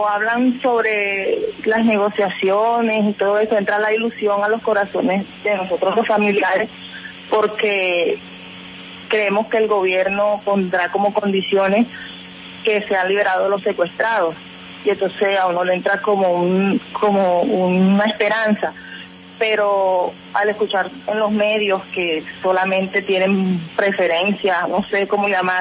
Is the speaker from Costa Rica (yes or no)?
no; Colombia; porque todos somos colombianos y ellos tienen que velar por todos